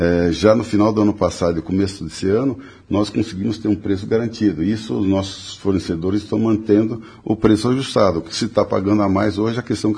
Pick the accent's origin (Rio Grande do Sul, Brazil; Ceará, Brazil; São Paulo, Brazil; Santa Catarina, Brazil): Rio Grande do Sul, Brazil; born there; now in Paraná, Brazil; nós, como paranaenses que somos, de coração, porque eu nasci no Rio Grande, mas estou aqui há 57 anos